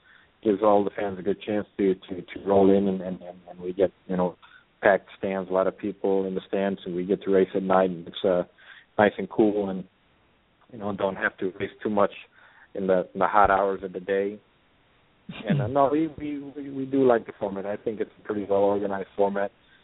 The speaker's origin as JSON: {"language": "English", "country": "Aruba", "said": "and we're from Aruba."}